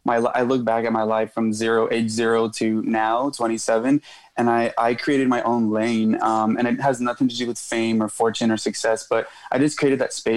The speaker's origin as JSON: {"language": "English", "town": "Whittier", "region": "California", "country": "United States", "tie": "born or raised there", "said": "Growing up in Whittier was really interesting because there's a it's very diverse, even though it's not. Mm-hmm. It's obviously mostly Mexican"}